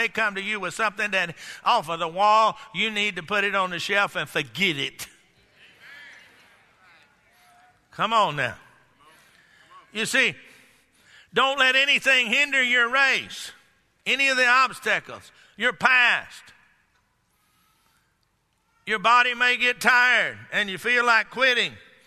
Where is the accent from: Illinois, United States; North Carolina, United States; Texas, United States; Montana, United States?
Texas, United States; You know, I grew up down in Texas where they got rodeos.